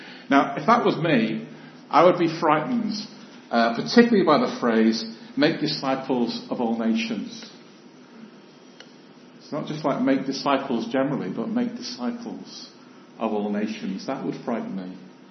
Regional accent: Chester, North West England, United Kingdom; I come from Chester originally, so I'm from this sort of area.

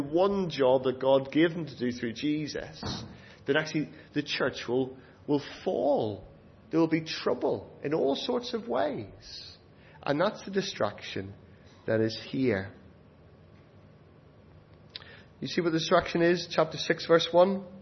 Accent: England, United Kingdom; But where I'm from, there's a different culture in England.

